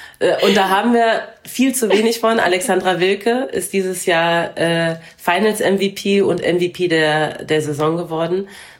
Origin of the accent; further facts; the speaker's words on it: Berlin, Germany; ich hole die NBA nach Berlin, in meiner Heimatstadt